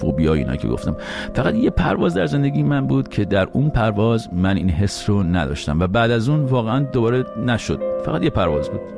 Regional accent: Iran; moved away; سالها پیش از ایران اومدم بیرون به قصد مهاجرت، به خارج.

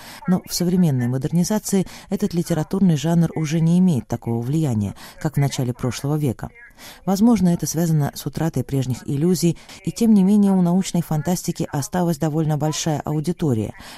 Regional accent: India; Я имею в виду Китай, Индию, откуда я родом

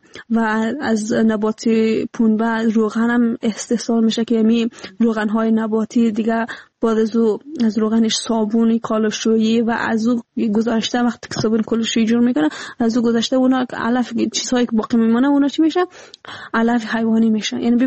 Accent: Afghanistan; افغانستان ما همه ما افغان هستیم

